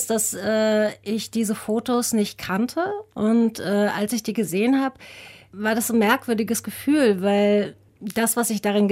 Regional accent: Rostock, Mecklenburg-Vorpommern, Germany; Ich bin in den 90er Jahren, war ich Teenager, bin in Großklein groß geworden und in Lichtenhagen.

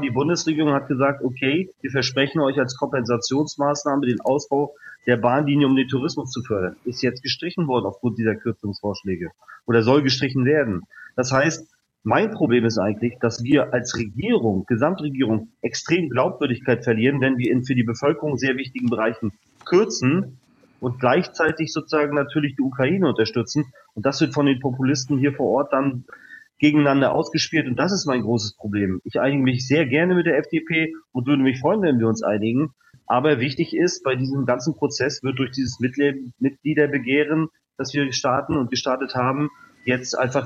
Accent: East Germany, Germany; ich komme aus Ostdeutschland.

